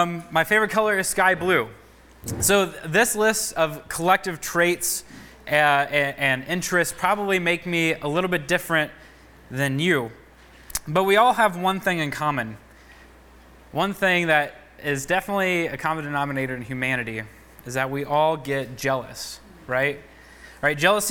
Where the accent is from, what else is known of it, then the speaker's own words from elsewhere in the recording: Michigan, United States; I'm a pastor from Michigan.